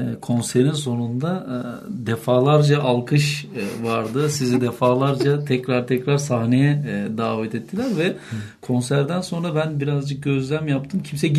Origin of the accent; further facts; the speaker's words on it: Karşıyaka, İzmir, Turkey; moved away; ben de bir Karşıyaka'lı olarak, bir Ege'li olarak tüylerim diken diken oldu.